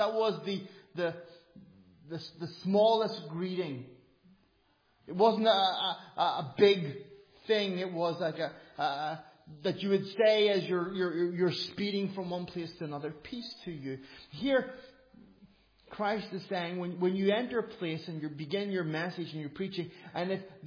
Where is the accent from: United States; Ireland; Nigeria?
Ireland; I told you I'm an Irishman. And for me, not greeting people is really rude.